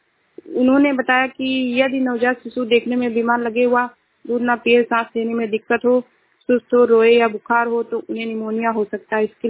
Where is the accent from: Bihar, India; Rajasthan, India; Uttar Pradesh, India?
Uttar Pradesh, India; मैं जिला श्रावस्ती से हूँ।